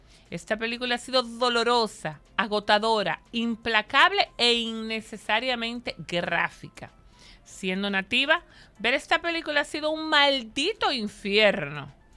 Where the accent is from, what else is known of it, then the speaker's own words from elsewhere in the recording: Spain; voy a hablar como una española de España